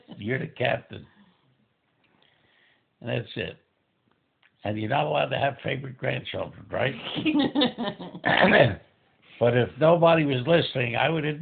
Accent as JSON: {"language": "English", "town": "Philadelphia", "region": "Pennsylvania", "country": "United States", "said": "You got to understand, I'm from South Philadelphia. I don't know anything about camps and campfires and fireplaces."}